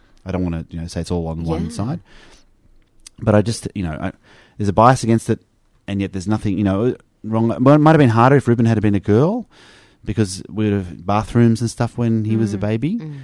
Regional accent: Australia; And we're both Australian

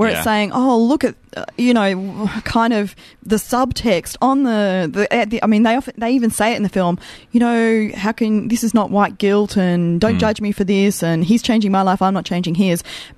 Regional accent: Australia; As an Australian, there were moments where I really struggled to relate

